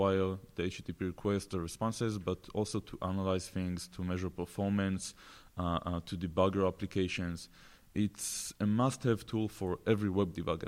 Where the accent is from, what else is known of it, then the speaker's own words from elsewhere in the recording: Israel; I'm from Israel.